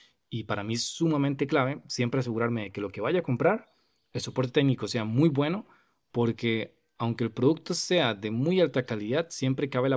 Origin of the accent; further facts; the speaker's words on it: Costa Rica; si yo voy a comprar una computadora en un local que esté aquí en mi país, Costa Rica